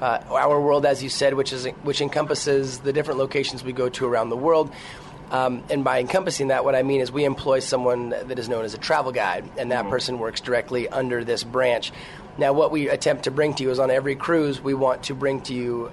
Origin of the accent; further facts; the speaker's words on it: Portland, Oregon, United States; Portland, Oregon.